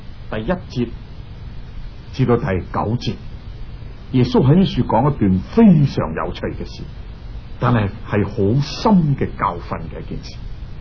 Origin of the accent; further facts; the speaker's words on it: Guangdong, China; 我哋广东人话佢大卖大包，